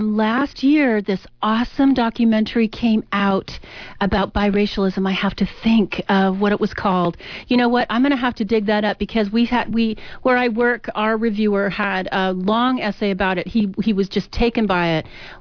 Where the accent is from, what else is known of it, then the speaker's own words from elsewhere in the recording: Fremont, California, United States; where I grew up in Fremont, we had everyone in the elementary schools.